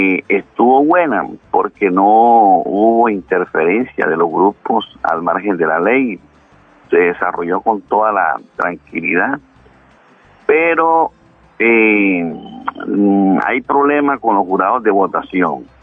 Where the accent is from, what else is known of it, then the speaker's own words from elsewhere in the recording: Cartagena, Bolívar, Colombia; now in La Gloria, Colombia; No, yo soy cartagenero, pero vivo aquí en La Gloria, Cesar, en un municipio muy importante, a orilla del majestuoso río de la Magdalena.